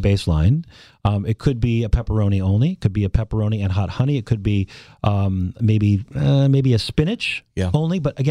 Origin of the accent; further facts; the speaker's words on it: Minnesota, United States; You know, I'm from Minnesota. I went to school in Wisconsin.